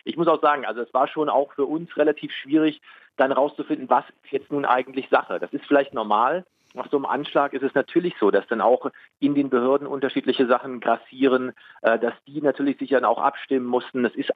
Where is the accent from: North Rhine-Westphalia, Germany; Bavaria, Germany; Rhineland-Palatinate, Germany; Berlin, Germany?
Berlin, Germany; weil das hier meine Heimatstadt ist.